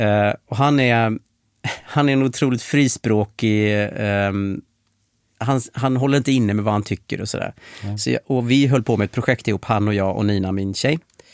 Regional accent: Dalarna County, Sweden; Jag är från Dalarna från början, så att höra ihop med jorden och marken.

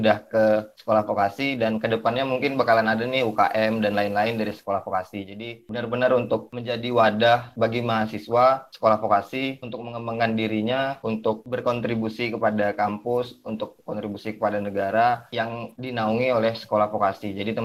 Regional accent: Bengkulu, Indonesia; moved away as an adult; Terus ya aku lahir dan besar di Bengkulu, akhirnya kuliah ke Jawa

